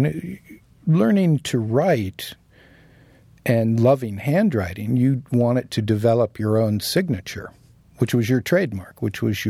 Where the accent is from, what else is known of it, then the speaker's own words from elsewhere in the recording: San Diego, California, United States; I grew up in San Diego. But from the time I was about 10, I really wanted to live in New York.